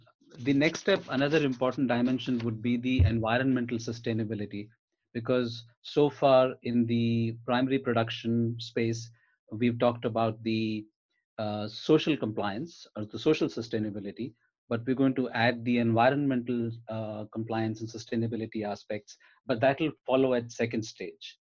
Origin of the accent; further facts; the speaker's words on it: India; I grew up in India and witnessed a lot of challenges of poverty, of inequality